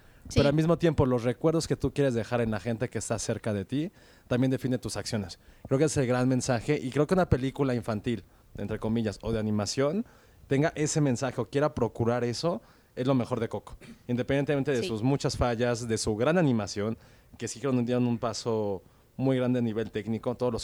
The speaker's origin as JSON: {"language": "Spanish", "country": "Mexico", "also_born_or_lived": "United States", "said": "Y creo que para alguien que también es mexicano, creo que conozco lo que significa Día de Muertos"}